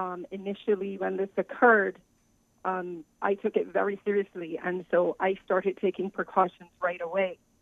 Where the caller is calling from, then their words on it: Connecticut, United States; I'm calling from Connecticut.